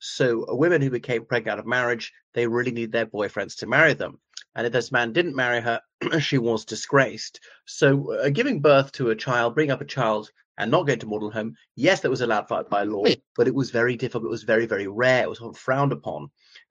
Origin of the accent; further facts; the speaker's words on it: Ireland; from Ireland.